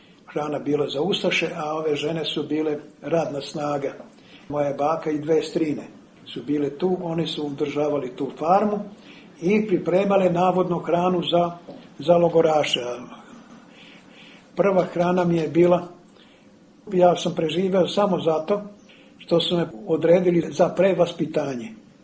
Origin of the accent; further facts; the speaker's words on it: Karlovac County, Croatia; računajući znači Petrovu goru i okolinu, gde je moje mesto